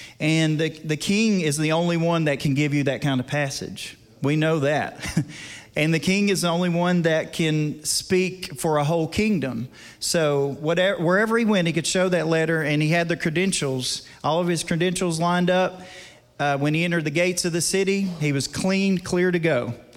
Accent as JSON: {"language": "English", "region": "Tennessee", "country": "United States", "said": "I'm from East Tennessee, I have no idea what that is"}